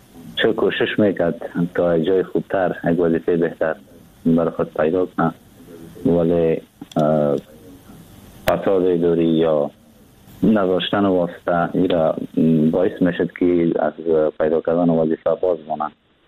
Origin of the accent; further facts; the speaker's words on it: Afghanistan; now in Turkey; من تقریبا مدت یک ماه یا کمتر میشه که از افغانستان بیرون آمدم، بیرون شدم، بلند هم ترکیه بسر میدارم.